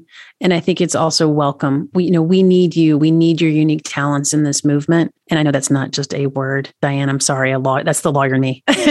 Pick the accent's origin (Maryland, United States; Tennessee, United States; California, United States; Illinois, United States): Tennessee, United States; now in Montana, United States; I live in Montana. Mm-hmm. I'm from Tennessee. My uncle was a taxidermist.